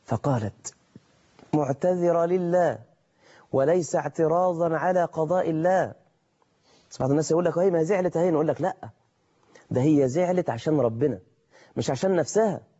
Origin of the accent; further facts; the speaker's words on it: Mansoura, Dakahlia, Egypt; زي ما بتقال عندنا في المنصورة مثلا